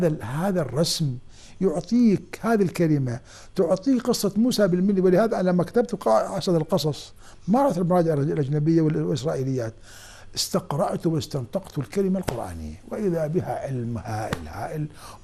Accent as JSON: {"language": "Arabic", "country": "Iraq", "said": "الدور أنني أثبتت أننا كعراقيين ونحن عراقيون، نحن شعب واحد"}